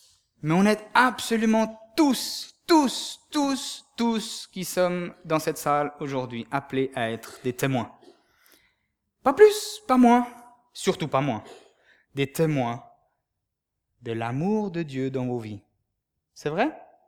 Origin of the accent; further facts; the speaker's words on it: Geneva, Switzerland; quand je dis aux gens que j'ai grandi à Genève